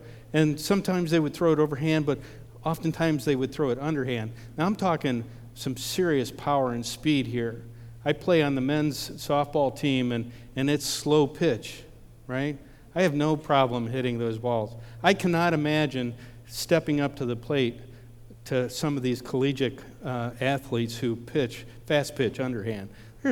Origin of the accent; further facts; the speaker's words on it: Ohio, United States; I said, yeah, he's my cousin. I'm from Ohio.